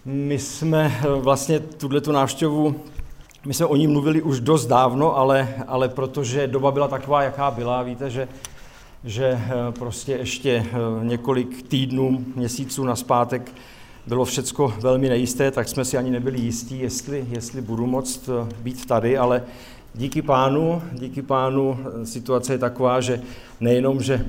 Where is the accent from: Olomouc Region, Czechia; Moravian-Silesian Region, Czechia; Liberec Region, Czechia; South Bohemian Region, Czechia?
Liberec Region, Czechia; Jablonec nad Nisou; my jsme z Jablonce nad Nisou, je to v podstatě město. Ti, kdo z vás tam ještě nebyli, tak je to vlastně v údolí Jizerských hor a díváme se i na Krkonoše